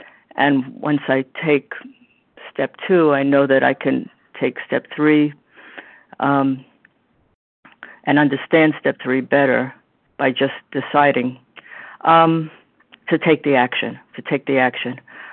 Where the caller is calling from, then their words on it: New York, United States; I'm calling from New York. I am in New York.